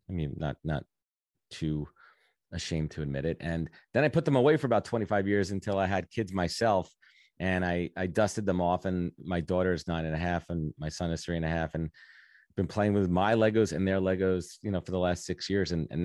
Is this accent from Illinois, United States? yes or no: no; Brooklyn, New York, United States; So I'm born and raised in Brooklyn, Sheepshead Bay to be more exact, South Shore, Brooklyn, near Coney Island, if anybody's, you know, familiar with that.